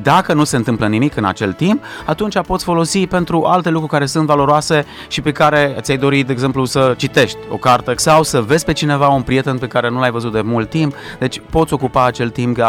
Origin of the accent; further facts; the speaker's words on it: Romania; unii dintre noi suntem mai disciplinați prin naștere, prin moștenire, ca români puțin suntem așa, aici vorbim de nemți și alte nații din acestea care sunt mai planificate